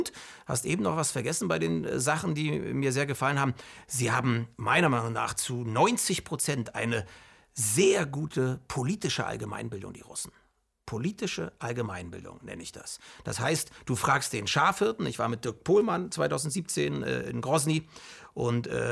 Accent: East Germany, Germany; ich kenne das noch aus der DDR, ich komme noch mal aus der DDR

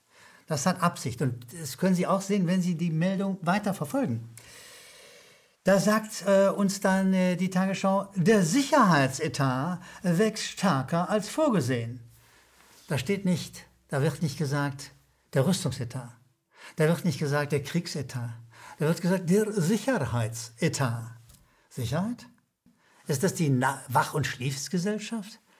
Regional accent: Rhineland, Germany; accent: Rhineland; Sie werden es möglicherweise an meinem Akzent schon gehört haben. Ich komme aus dem Rheinland.

